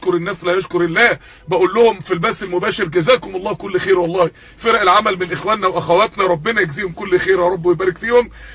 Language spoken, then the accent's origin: Arabic; Mansoura, Dakahlia, Egypt; انا من المنصورة اصلا، انا من المنصورة حبيب قلبي